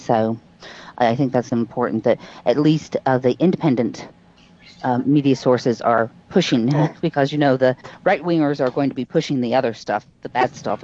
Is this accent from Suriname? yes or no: yes; Suriname; I'm from Suriname, and we were discussing this